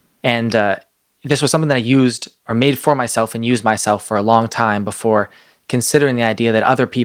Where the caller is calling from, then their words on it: New Hampshire, United States; Thank you so much for having me. I'm calling from New Hampshire